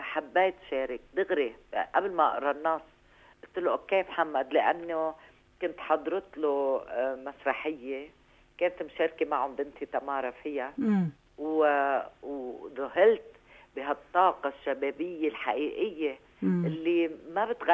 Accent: Ain el-Remmaneh, Mount Lebanon, Lebanon; born there; أنا من مواليد عين رمانة

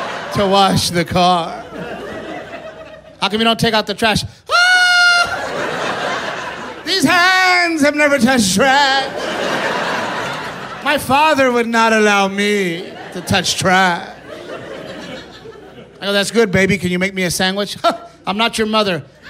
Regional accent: Texas, United States; I was raised here in Texas, so, you know, my dad raised me to take care of my wife, you know?

